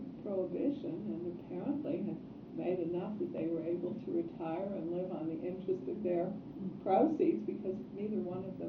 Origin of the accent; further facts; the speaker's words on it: Chicago, Illinois, United States; born there; also born or lived in Pittsburgh; I was born in Chicago. My older brother was born in Chicago.